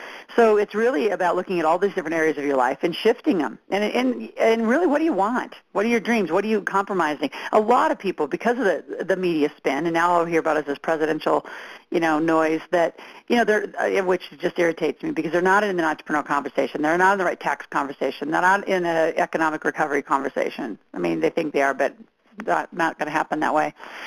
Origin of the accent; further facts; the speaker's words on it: Mead, Nebraska, United States; I grew up in Mead, Nebraska. Can you believe it? It's outside of Wahoo, Fremont.